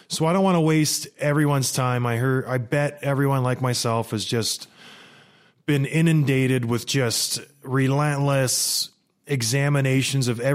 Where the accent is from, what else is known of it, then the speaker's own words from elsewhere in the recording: St. Catharines, Ontario, Canada; also born or lived in Edmonton; I was in my old stomping grounds of St. Catharines, Ontario. I was raised there. I was born in Edmonton, raised in St. Catharines.